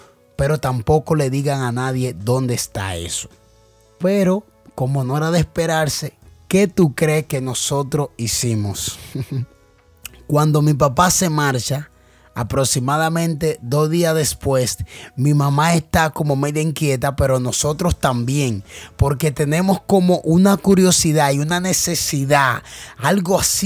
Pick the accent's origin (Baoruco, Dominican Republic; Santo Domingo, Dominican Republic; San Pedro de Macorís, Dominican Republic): Baoruco, Dominican Republic; Neiba; Neiva es mi tierra natal, queda en el sur del país, en el sur de la República Dominicana. Allí me crié como cualquier familia, una familia totalmente humilde pero trabajadora